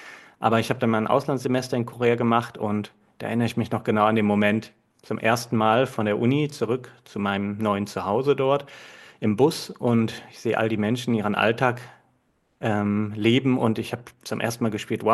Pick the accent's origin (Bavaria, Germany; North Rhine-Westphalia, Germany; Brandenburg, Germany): North Rhine-Westphalia, Germany; Cologne; meiner Heimatstadt von Köln